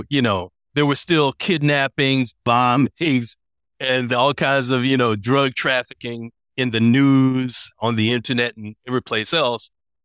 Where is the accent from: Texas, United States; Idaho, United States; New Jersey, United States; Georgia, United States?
Georgia, United States; Atlanta; moved away as an adult; now in Bogotá, Colombia; Yeah, actually, man, I'm from Atlanta originally.